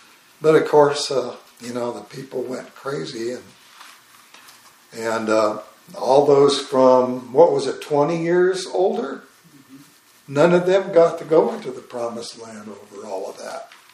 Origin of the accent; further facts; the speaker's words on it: Salem, United States; I was raised in the Conservative Baptist Church in Salem, and I believed everything I heard there